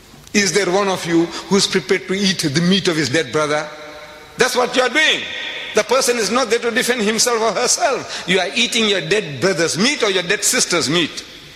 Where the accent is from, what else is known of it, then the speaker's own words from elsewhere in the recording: Mumbai, Maharashtra, India; My ancestors were Hindus. I come from Bombay, India. My ancestors were Gujarati Hindus.